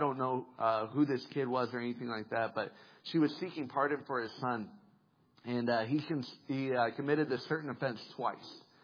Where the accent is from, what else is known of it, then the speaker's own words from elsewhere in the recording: Colorado, United States; I grew up in Colorado. I'm a Broncos fan. I like the Broncos.